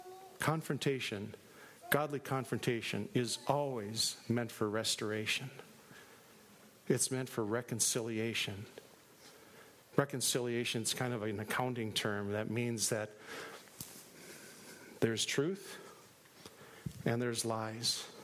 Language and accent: English; Minneapolis, Minnesota, United States; also born or lived in Crystal; I was so shy when we moved out to Crystal from North Minneapolis and I was in the 10th grade.